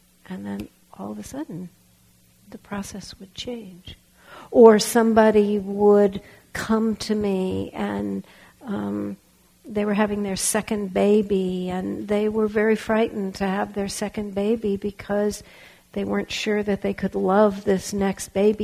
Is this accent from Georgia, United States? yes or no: no; Berkeley, California, United States; also born or lived in Los Angeles; I was raised in Los Angeles, but I grew up in Berkeley.